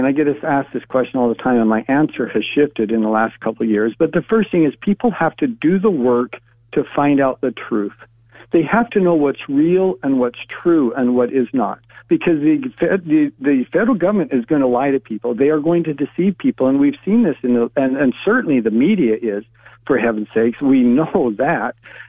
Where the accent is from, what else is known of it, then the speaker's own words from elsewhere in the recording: Salt Lake City, Utah, United States; And when you see cities like my hometown of Salt Lake City